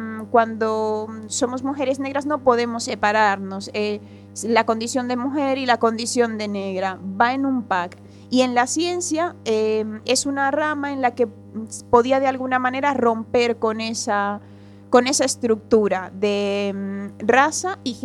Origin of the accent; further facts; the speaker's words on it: Venezuela; now in Spain; Cuando yo llego a España, nací en Venezuela, soy una mujer negra con el pelo afro, y cuando llegué a España por primera vez me sentí negra.